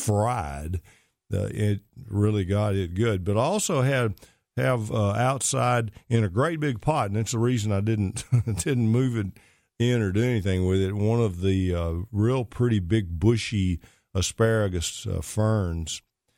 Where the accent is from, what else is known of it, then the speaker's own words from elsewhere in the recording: Pittsburgh, Texas, United States; my old stomping grounds, Mount Pleasant, about 10 miles away from where I grew up in Pittsburgh, Texas.